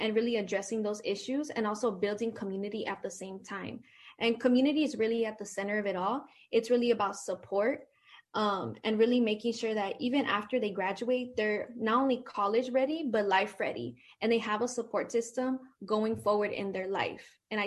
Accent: Oakland, California, United States; Yes, well, I grew up in East Oakland, and I am a product of Oakland Unified School District

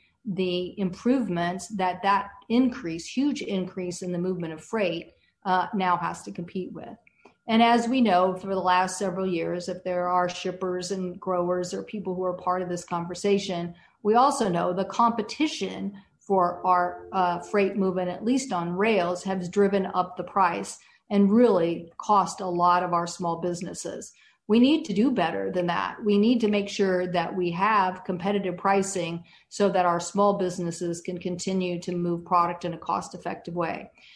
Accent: Edmonds, Washington, United States; I know for us in my hometown of Edmonds, Washington, our waterfront can sometimes be backed up for hours a day.

